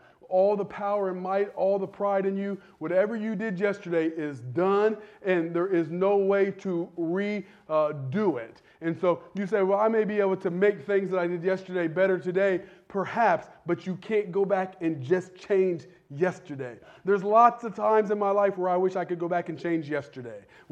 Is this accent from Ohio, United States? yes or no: yes; Ohio, United States; When I was a little boy growing up in Cowan Lake region